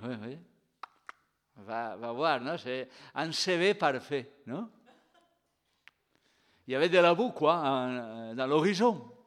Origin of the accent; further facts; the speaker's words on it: Spain; Mieux que moi, parce que je suis espagnol, non?